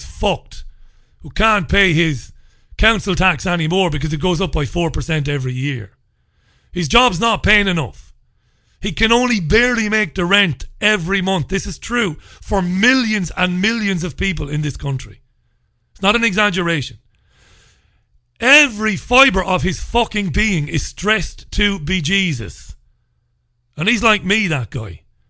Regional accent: Waterford, Munster, Ireland; I come from Ballybeg in Waterford City, which is a working class housing estate. Priory Lawn I was brought up in.

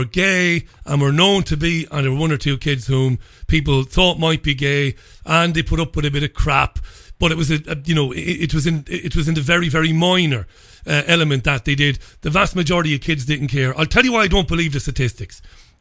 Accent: Waterford, Munster, Ireland; I grew up in Catholic Waterford City in Ireland.

